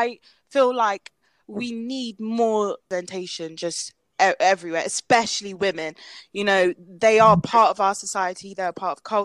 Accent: London, United Kingdom; I am from London

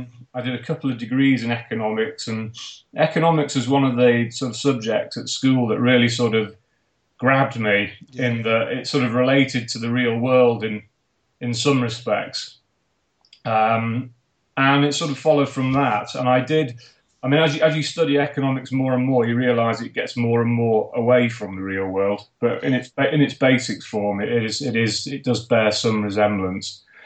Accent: Sheffield, Yorkshire and the Humber, United Kingdom; I am from Sheffield as well.

